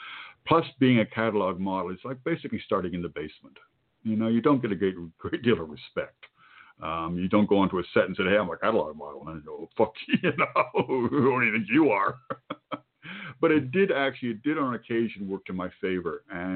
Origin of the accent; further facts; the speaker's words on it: United Kingdom; Now, I was... being brought up British, freckle-faced, I used to have very protruding front teeth, and I was sort of a funny kid with a funny accent.